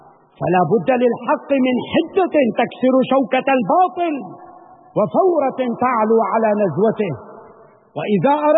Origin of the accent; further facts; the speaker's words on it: Syria; فنحن كسوريين واجب علينا أن نكون يقظين وحذرين.